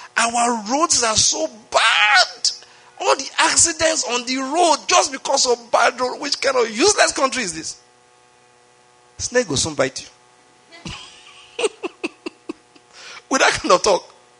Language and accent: English; Nigeria; maybe because I'm a Nigerian.